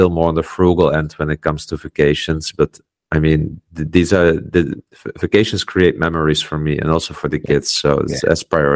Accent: Netherlands; English is a second language; now in Poland; I live in Poland, but I'm from Netherlands

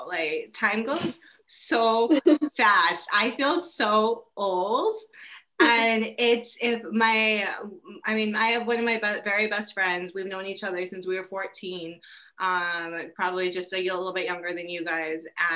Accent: San Diego, California, United States; especially here being, I grew up in San Diego.

